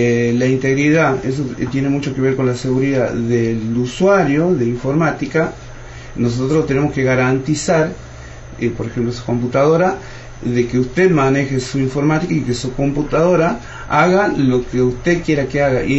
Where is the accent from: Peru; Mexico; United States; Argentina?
Argentina